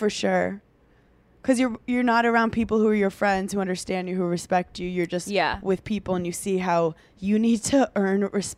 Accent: Brooklyn, New York, United States; I'm from Brooklyn. That's like where basketball originated.

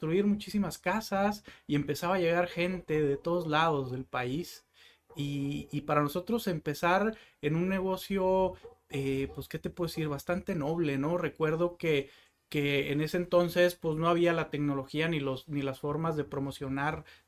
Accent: Guadalajara, Jalisco, Mexico; born there; also born or lived in San Luis Río Colorado; nací en Guadalajara. Mis padres, pues bueno, mi papá de Michoacán, mi mamá de Sinaloa.

